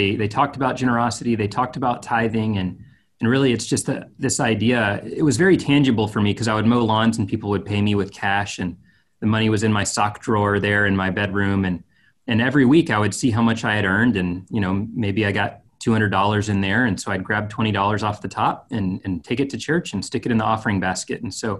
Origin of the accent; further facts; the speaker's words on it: Dallas, Texas, United States; I grew up in North Dallas. I'm a Texan and grew up in a Christian family.